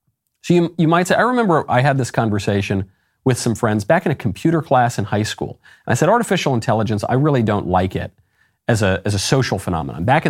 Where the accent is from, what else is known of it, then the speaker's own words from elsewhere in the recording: New York, United States; I grew up in New York. All right. I like to think New Yorkers, for all their flaws, were a little more street smart than some people.